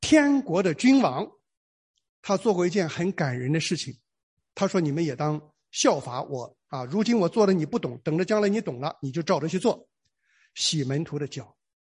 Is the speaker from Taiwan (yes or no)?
no; Shandong, China; 可是我们山东人有一句话叫老太太跳井